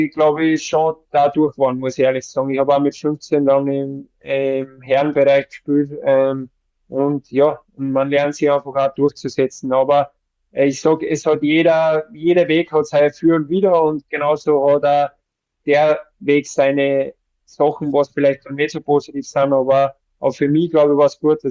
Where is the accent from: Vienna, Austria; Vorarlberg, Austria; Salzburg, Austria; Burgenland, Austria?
Salzburg, Austria; für mich als Salzburger, wenn man dann da einfach dort daheim Bundesliga spielen kann